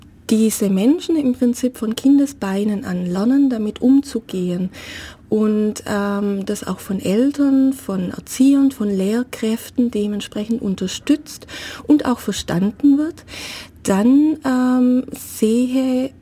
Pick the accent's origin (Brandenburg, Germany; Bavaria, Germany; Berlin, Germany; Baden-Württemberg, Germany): Baden-Württemberg, Germany; Berghülen; now in Ulm, Germany; Ich komme ursprünglich aus Berghülen, wohne aber seit vielen Jahren in Ulm und arbeite auch in dieser Stadt.